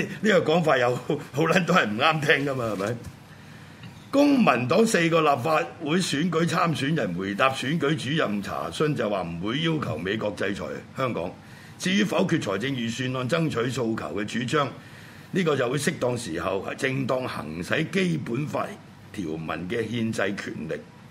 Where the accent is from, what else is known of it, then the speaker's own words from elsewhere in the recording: China; 即係用我哋中國人嘅説話，就係八個字